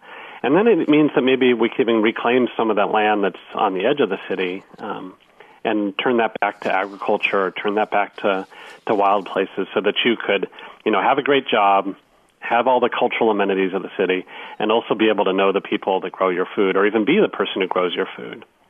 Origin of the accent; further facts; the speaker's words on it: California, United States; I grew up in California, too. I grew up in the Bay Area and grew up in the suburbs